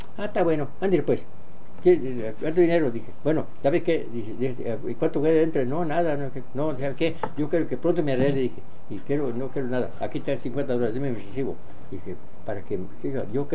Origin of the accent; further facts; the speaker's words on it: Guadalajara, Jalisco, Mexico; born there; porque yo nací en Guadalajara, pero me basaron en el pueblito aquel.